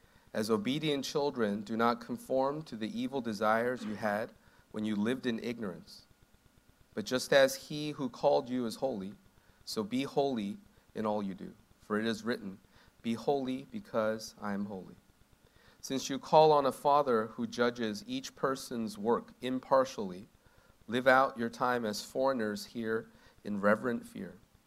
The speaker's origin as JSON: {"language": "English", "country": "Canada", "lives_now": "New York, United States", "said": "I'm originally from Canada, but currently living in Bayside, Queens. I've been in New York for about 15 years"}